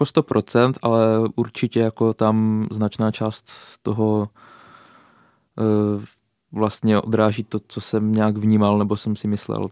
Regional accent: Šumperk, Olomouc Region, Czechia; Já pocházím ze Šumperka, jak se říká Šumperk, Brana Jeseníků. Takové malebné městečko na severu Moravy.

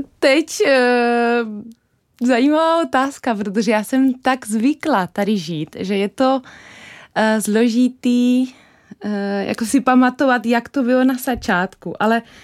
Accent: Buenos Aires, Argentina; Czech is a second language; now in Czech Republic; já pocházím z Buenos Aires, což je obrovské město. My máme oficiálně tam 3,5 milionu, ale pokud počítáme taky ty předměstí, takže je to 12 milionů.

